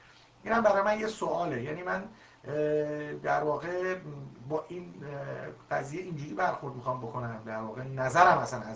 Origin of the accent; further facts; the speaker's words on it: Khorramshahr, Khuzestan, Iran; در واقع توی شناسنامه ایران نوشتم و خودم ترک هستم، توی خرمشهر بزرگ شدم